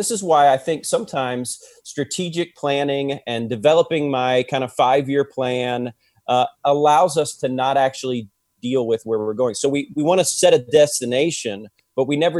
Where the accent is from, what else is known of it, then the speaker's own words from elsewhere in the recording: Ohio, United States; I'm a Buckeye. I'm from Ohio.